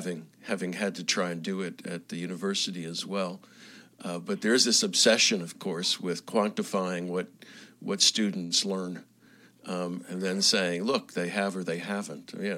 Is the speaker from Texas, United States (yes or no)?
yes; Houston, Texas, United States; I grew up in Houston, going out and playing in the bayous.